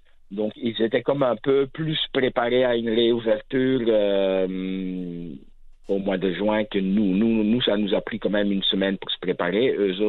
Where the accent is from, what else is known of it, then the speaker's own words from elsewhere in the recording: Belgium; c'est écrit sur mon passeport que je suis belge.